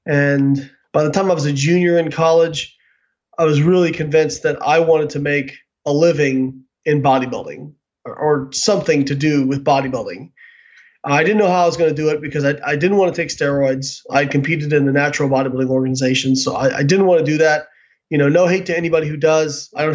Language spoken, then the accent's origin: English; Evansville, Indiana, United States; I grew up in Evansville, Indiana.